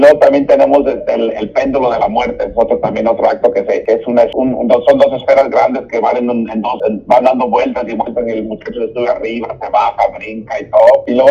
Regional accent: San Antonio, Texas, United States; Y nosotros crecimos en San Antonio, en Texas. Y de ahí fuimos a la escuela y todo eso.

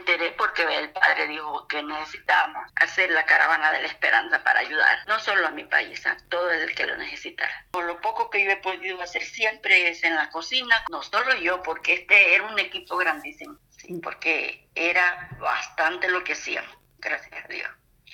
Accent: El Salvador; Soy de El Salvador. Comencé cuando fue para los dos terremotos de mi país.

